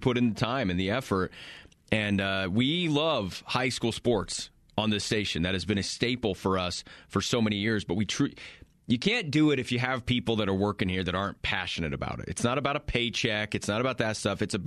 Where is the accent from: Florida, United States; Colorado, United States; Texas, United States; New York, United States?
Colorado, United States; Dude, I would have been nuts if we had something like that where I grew up in Eastern Colorado.